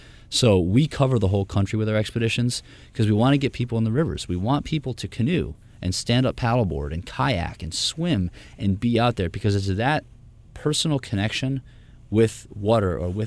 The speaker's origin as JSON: {"language": "English", "region": "New England", "country": "United States", "tie": "born or raised there", "said": "For me, I come from the East Coast. I'm from New England. I grew up on the beaches in New England"}